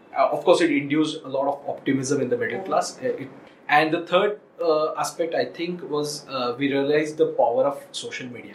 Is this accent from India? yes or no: yes; India; all the issues that we are facing as Indian society are not simple, are very complex in nature.